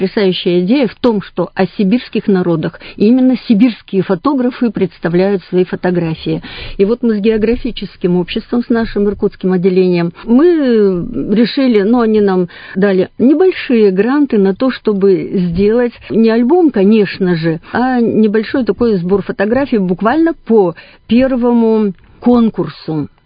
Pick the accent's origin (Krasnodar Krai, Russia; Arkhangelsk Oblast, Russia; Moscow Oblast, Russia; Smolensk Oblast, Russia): Krasnodar Krai, Russia; Sochi; moved away as an adult; я приехала из Сочи поступать сюда в университет